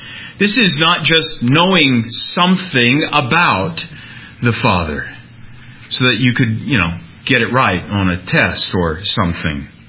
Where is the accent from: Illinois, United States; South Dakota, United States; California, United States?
South Dakota, United States; And I know that because I was raised in South Dakota. And I've been to Pierre.